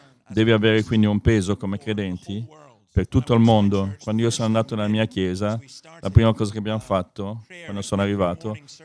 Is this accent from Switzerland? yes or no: no; Scotland, United Kingdom; accent: Scottish; Italian is a second language; Spero che voi che capite inglese capite il mio accento scozzese.